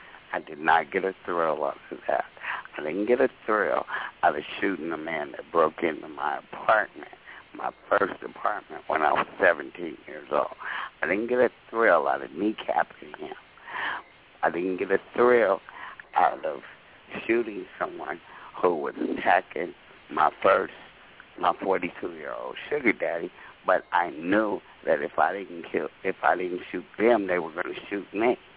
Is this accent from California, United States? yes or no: yes; Compton, California, United States; Baby, I grew up in Compton, California, okay?